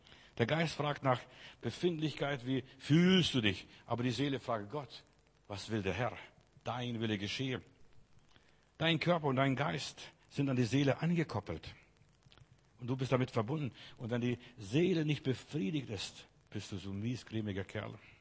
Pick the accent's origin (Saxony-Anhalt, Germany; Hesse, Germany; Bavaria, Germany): Bavaria, Germany; Munich; da in München, wo ich aufgewachsen bin